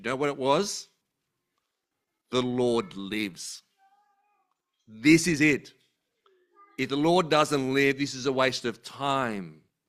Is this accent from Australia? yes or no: yes; Australia; I hope we as an Aussie church can get rid of our Aussie casualness towards God.